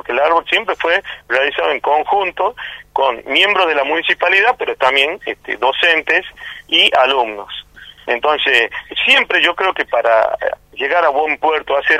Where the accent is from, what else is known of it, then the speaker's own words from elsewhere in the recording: Tartagal, Salta, Argentina; yo soy un ciudadano común que estoy en o sea, soy nacido y criado en Tartagal